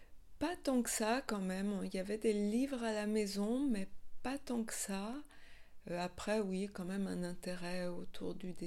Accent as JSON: {"language": "French", "town": "Mulhouse", "region": "Grand Est", "country": "France", "tie": "born or raised there", "said": "Alors, moi, j'ai passé toute mon enfance à Mulhouse."}